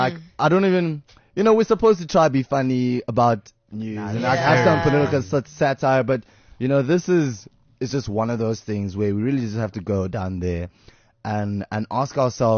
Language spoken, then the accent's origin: English; Pretoria, Gauteng, South Africa; That's that Pretoria sound, because like I'm from Pretoria, Sunnyside. What? Gangsters and drugs. That's what it's all about in Sunnyside.